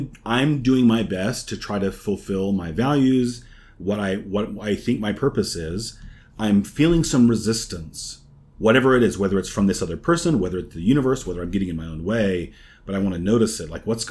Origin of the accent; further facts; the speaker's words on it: Arizona, United States; We grew up together in Arizona.